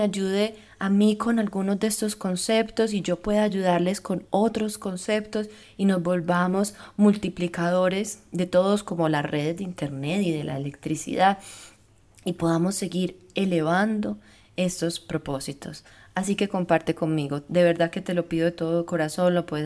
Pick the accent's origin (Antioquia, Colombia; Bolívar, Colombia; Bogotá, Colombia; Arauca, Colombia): Antioquia, Colombia; Yo soy colombiana, pero soy de la costa y soy de Antioquia